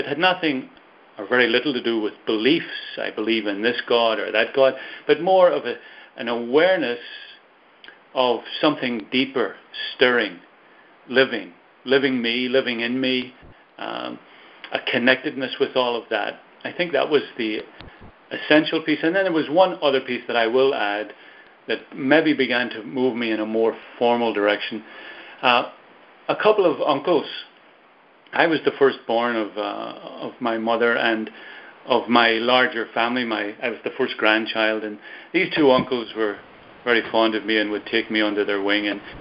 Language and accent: English; Belfast, Northern Ireland, United Kingdom; You can hear from my accent that I'm from Ireland, maybe. From Belfast, actually, a place of conflict for many, many, many years. I grew up in the midst of it. But I also grew up in on the outskirts of Belfast, which is actually a beautiful city